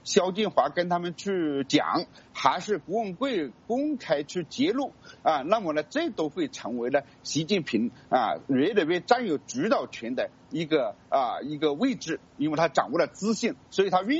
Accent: China; 其实我们中国人也没几个不是草根人物

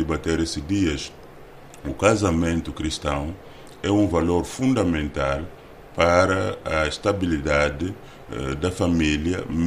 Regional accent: Angola

